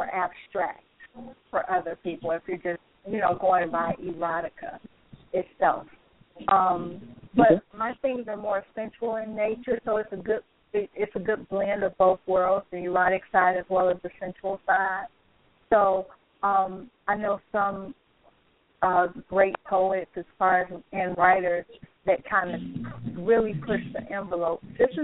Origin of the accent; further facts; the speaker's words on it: Chicago, Illinois, United States; Well, I'm from Chicago.